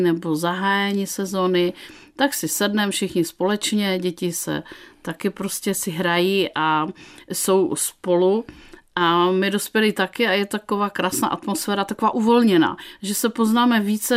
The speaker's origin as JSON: {"language": "Czech", "town": "Dětmarovice", "region": "Moravian-Silesian Region", "country": "Czechia", "said": "A jelikož jsme byli z Dětmarovic, kde se muselo dojíždět"}